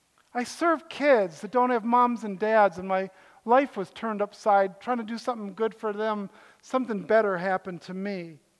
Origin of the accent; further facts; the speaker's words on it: Connecticut, United States; also born or lived in Ohio; I grew up partly in Connecticut. We played hockey, moved to Ohio.